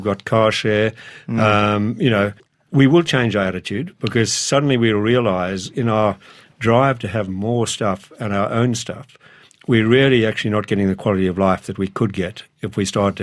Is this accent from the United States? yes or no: no; Zimbabwe; I grew up in Zimbabwe.